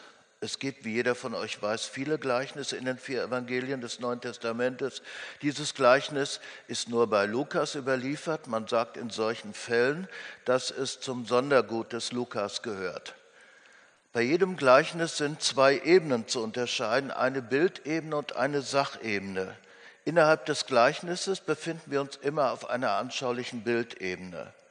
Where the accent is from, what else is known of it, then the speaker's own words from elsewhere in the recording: North Rhine-Westphalia, Germany; mal ganz kurz was zu meiner Heimat sagen. Landschaftlich sehr schön und den Blick auf gestern Abend, 40 Kilometer südöstlich von Dortmund.